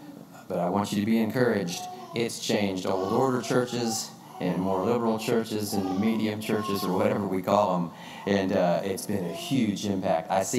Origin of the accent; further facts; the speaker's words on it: Gastonia, North Carolina, United States; born there; I'm not from a Mennonite background. I was born in Gastonia, North Carolina